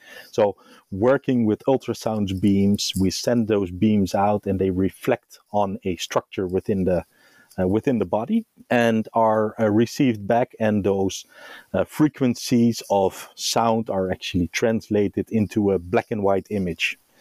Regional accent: Netherlands; I'm born and bred in the Netherlands, still live there in the northern part of the Netherlands

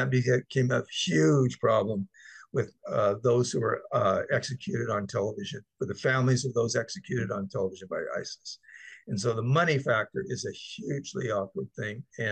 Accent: United States; I am exceedingly grateful that I live in America, I'm American

